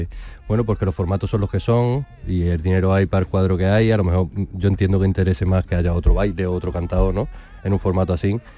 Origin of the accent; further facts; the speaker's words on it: Huelva, Andalusia, Spain; Una falsetilla de fandango, por ejemplo, que yo soy de Huelva.